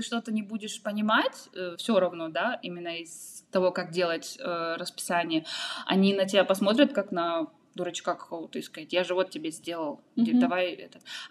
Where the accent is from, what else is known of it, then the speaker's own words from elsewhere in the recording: Kazakhstan; Да, русский я взяла, потому что я из Казахстана, и у нас считается русский как иностранный.